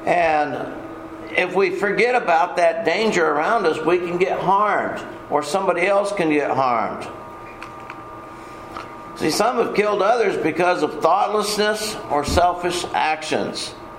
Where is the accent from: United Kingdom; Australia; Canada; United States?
United States; Texas; You know I'm from Texas. I'm proud of that fact, and I let y'all know it all the time. And I talk like I'm from Texas.